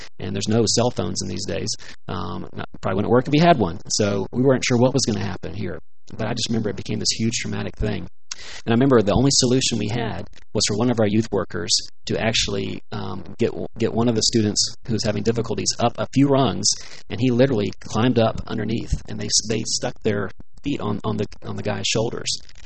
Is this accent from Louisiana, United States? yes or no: no; Atlanta, Georgia, United States; back as a student, growing up in Atlanta, Georgia, I was with my church youth group